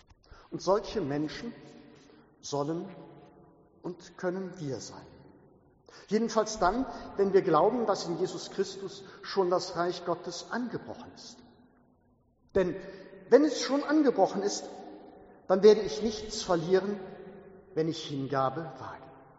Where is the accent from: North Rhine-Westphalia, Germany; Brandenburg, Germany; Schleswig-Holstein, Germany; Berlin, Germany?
North Rhine-Westphalia, Germany; Oberdollendorf; Ich mach's mal an meiner Heimatgemeinde deutlich. Ich bin Oberdollendorfer und der andere ist Niederdollendorfer.